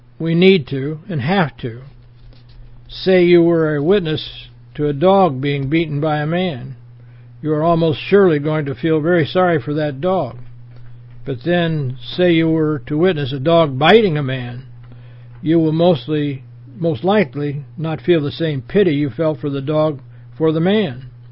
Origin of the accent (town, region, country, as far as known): United States